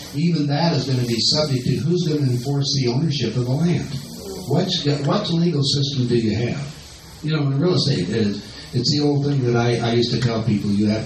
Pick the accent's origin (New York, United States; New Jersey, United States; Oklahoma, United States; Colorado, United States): Colorado, United States; In the land area, it's about the same size as Colorado. You know, we're on my home state.